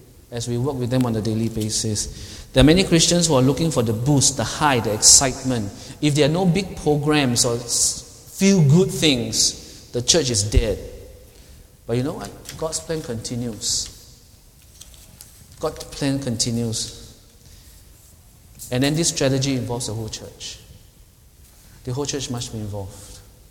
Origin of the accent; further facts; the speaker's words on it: Singapore; we will be stretched for another 24 hours non-stop as a Singaporean. Singaporean time is so stretched.